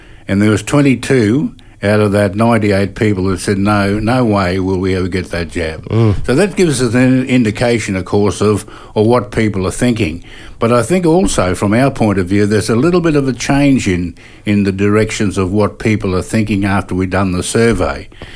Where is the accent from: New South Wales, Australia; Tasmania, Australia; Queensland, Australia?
Queensland, Australia; Hervey Bay; also born or lived in Wondai / Cherbourg; now in Rockhampton, Australia; I'm from Rockhampton at the moment, originally from Hervey Bay, born in Wandai, went into Cherbourg Mission when I was a little fella, and was pulled out of there, and my tribe's a Waka Waka people. And so I'm sitting in Rockhampton at the moment